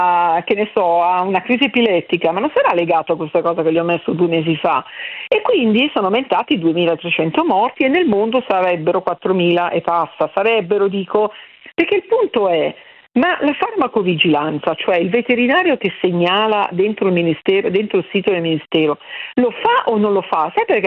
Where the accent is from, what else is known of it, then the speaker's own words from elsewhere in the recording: Milan, Lombardy, Italy; mi spiace doverlo dire, da milanese, guardate nella puntata com'è il canile di Milano